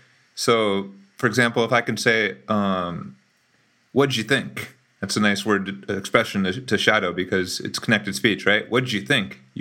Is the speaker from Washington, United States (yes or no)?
yes; Washington, United States; moved away as an adult; but I'm from Washington State, and I moved there when I was around 20 years old, and I went to school there